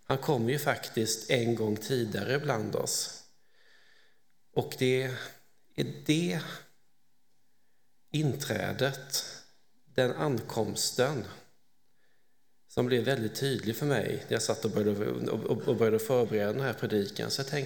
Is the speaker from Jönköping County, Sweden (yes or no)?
yes; Korsberga, Jönköping County, Sweden; Är från, eller åtminstone uppväxt, i Korsberga. På ett sätt brukar jag säga att jag är född och uppvuxen i Korsberga.